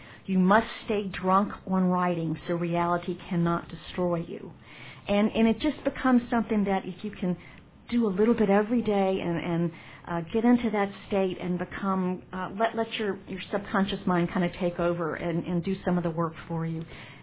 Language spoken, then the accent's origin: English; Atlanta, Georgia, United States; Yeah, I think because I grew up here in Atlanta during the 60s and 70s, as a kid, I saw a lot of the racial issues going on